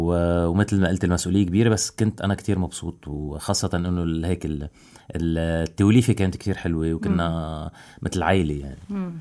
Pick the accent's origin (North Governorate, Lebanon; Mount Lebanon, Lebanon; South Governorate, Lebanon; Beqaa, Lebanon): South Governorate, Lebanon; Sidon; أنا من صيدا